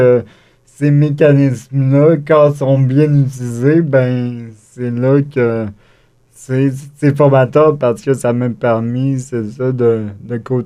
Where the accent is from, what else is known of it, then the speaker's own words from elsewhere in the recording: Quebec, Canada; Donc, moi, je suis originaire de l'Estrie